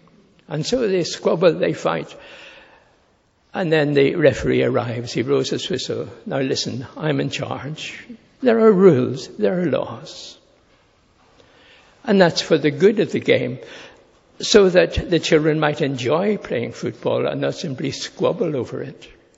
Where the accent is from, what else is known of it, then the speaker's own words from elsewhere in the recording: Ireland; you see, I'm Irish, we drive on the left.